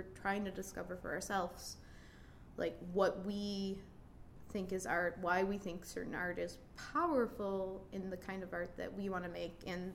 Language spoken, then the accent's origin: English; Grand Island, New York, United States; I grew up on Grand Island.